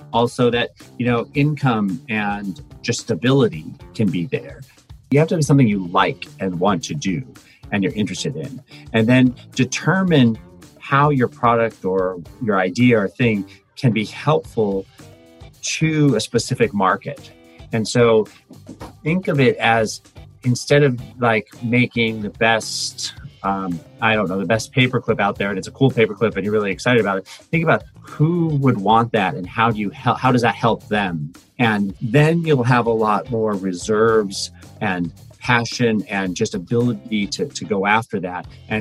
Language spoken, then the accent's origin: English; Portland, Oregon, United States; from Portland, Oregon